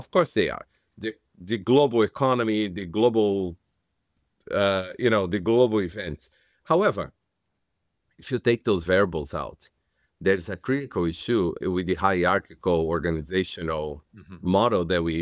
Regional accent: Brazil; moved away; A long time ago, I came from Brazil as an immigrant.

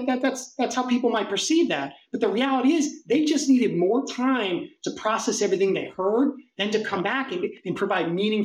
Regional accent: United States; You know, I'm the American guy, right?

